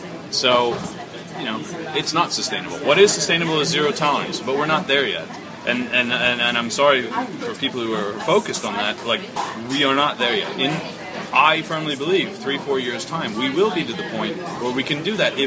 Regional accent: United States; listen, I'm an American, he's a Canadian.

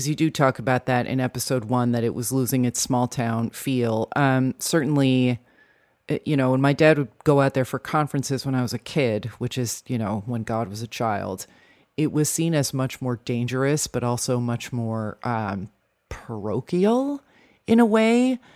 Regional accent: New Jersey, United States; Like I told you, I grew up in Jersey. I live in Bay Ridge.

